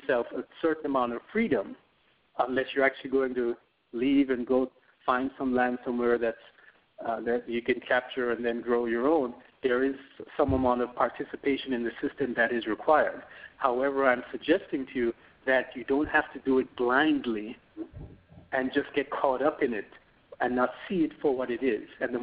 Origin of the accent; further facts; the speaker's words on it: Jamaica; moved away; especially having come from another country. I was born in Jamaica. I grew up there for a while.